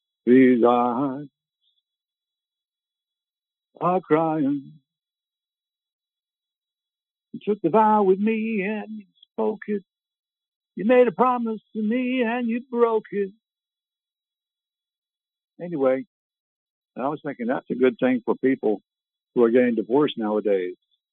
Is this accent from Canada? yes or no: yes; Canada; I grew up in Canada. I was terribly shy.